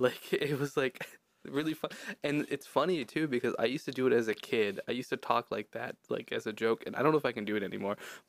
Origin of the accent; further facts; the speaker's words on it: Florida, United States; They just know I'm from Florida, and that's it.